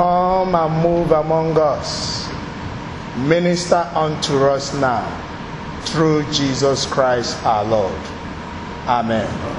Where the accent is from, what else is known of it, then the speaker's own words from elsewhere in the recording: Nigeria; Sorry for my accent. I hope you can cope. I'm a Nigerian.